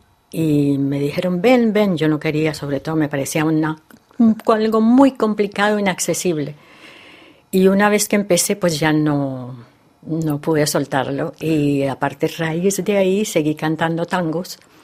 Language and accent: Spanish; Colombia; moved away; Que pasó, lo mismo que pasó cuando era pequeña en Colombia, ¿no?